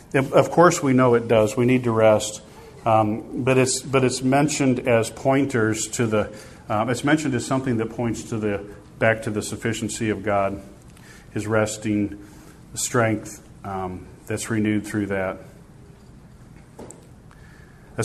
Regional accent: Iowa, United States; moved away; also born or lived in Missouri, United States; But we came from Iowa and the store wasn't even open. I mean, the grocery store wasn't even open on Sunday. When we moved to Missouri, they had bigger stores.

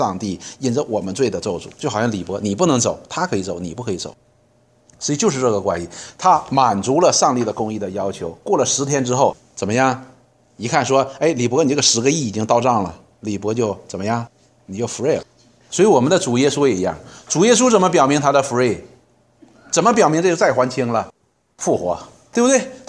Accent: China; 我们中国人讲说滴水之恩当以涌泉相报

